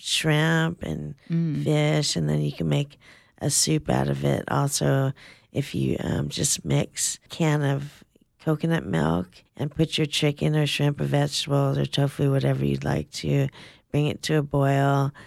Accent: Blue Lake, California, United States; I'm from Blue Lake originally.

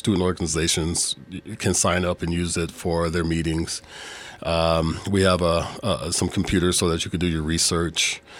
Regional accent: Pocatello, Idaho, United States; I'm from Pocatello. It's

